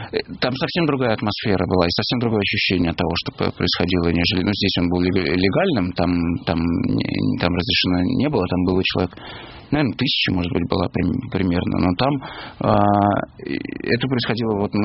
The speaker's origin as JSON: {"language": "Russian", "region": "Moscow", "country": "Russia", "said": "я, честно говоря, не как журналист, а как москвич, осознать этого не могу."}